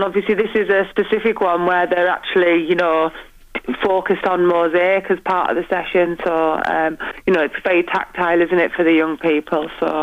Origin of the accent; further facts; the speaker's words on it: Middlesbrough, North East England, United Kingdom; And I'm from Middlesbrough, so I've just seen the tent myself today.